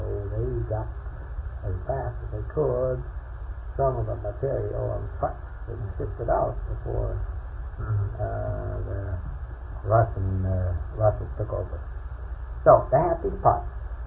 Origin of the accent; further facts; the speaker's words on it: Eschwege, Hesse, Germany; we went through Eschwege, which is my hometown.